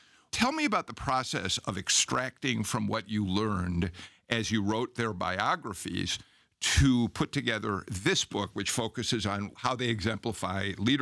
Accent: Chicago, Illinois, United States; now in Georgia, United States; I mean, I'm a Chicagoan, but I've been in Georgia for 35 years.

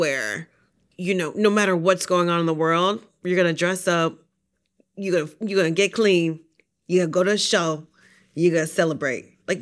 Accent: New Jersey, United States; which I love because I'm from Jersey, right?

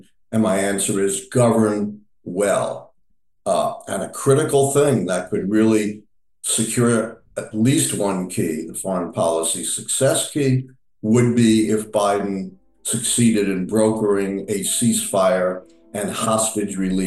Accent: Brooklyn, New York, United States; I have a big bridge in my hometown of Brooklyn that I'll sell to you.

